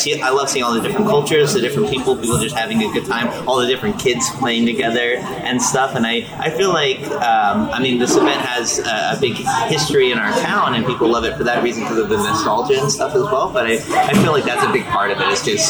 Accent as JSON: {"language": "English", "region": "Kentucky", "country": "United States", "lives_now": "Canby, United States", "said": "I'm not from Canby. I'm from the South, and in Kentucky, like every single town in Kentucky has a central park and a central square."}